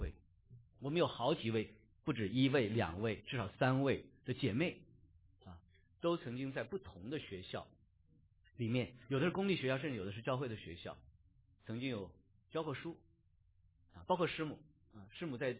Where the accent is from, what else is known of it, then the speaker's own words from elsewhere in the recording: China; 我们在国内读书从小长大，在座我们好多弟兄姊妹跟我一样，叫生在新中国，长在红旗下